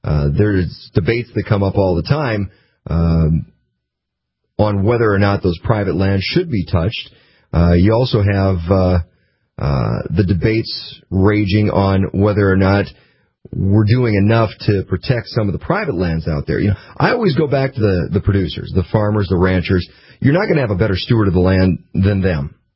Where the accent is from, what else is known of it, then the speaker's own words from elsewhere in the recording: Red River Valley, United States; You know, I grew up in the Red River Valley.